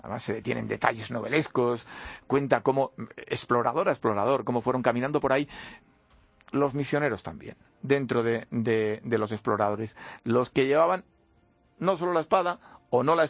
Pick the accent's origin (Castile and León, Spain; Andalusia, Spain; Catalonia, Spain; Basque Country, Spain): Catalonia, Spain; Badalona; Yo soy de Badalona